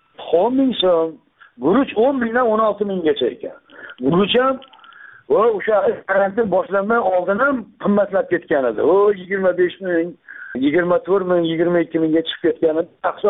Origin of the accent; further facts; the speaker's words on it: Akhsikent, Namangan Region, Uzbekistan; born there; men tug'ilgan joy Yangi Axsi deyilgan, eski Axsi